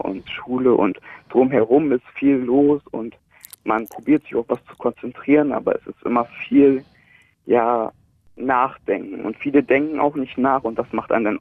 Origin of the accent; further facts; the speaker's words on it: Germany; Ich komme aus, also in der Nähe aus Bremen.